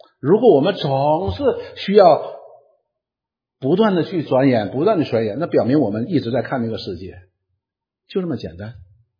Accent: China; 我们中国人通常会觉得父母和儿女之间的关系是最紧密的

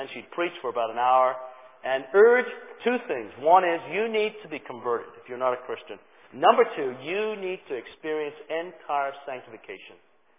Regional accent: Ireland; To make it worse, I'm Irish, came from a Catholic background, so I feel I can say some of that.

